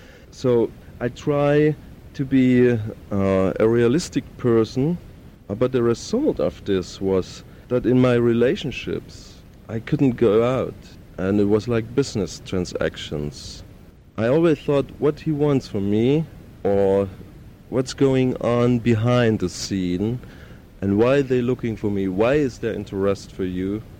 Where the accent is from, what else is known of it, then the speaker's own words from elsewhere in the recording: Leipzig, Saxony, Germany; I grew up in Leipzig. It's a big city like Frankfurt, and you have some possibilities.